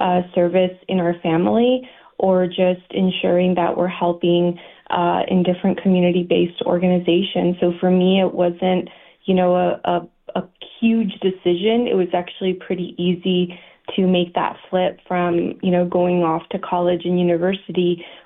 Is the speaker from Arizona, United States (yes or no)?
yes; Douglas, Arizona, United States; also born or lived in Agua Prieta, Mexico; Yes, I grew up in Douglas. I was actually born in Agua Prieta, so right across the border. My parents moved to Arizona when I was about 5 years old